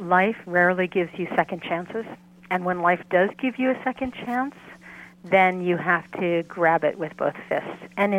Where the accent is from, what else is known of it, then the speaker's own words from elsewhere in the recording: United States; And I thought, as an American citizen, this was an important story to tell for the world